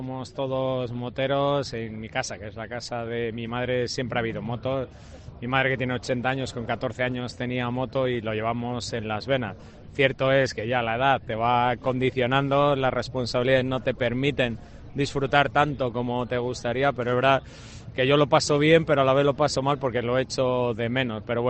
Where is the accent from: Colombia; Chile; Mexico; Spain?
Spain; Matapozuelo, Castile and León; also born or lived in Valladolid; mi ciudad es Valladolid, mi pueblo es Matapozuelo.